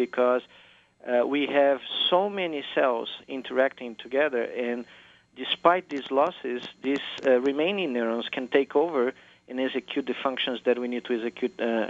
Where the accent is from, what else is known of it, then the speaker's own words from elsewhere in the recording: Brazil; English is a second language; when I was growing up in Brazil and the country was making this transition to, you know, democracy